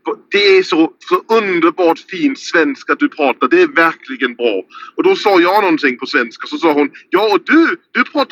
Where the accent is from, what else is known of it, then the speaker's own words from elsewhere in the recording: Skåne, Sweden; accent: Scanian; min pappa är alltså från Skåne, från Helsingborg. Och därför har jag ju också skånsk familj. Och därför har jag ju pratat skånska när jag var barn. Så det är därför jag pratar en rimligen skånska.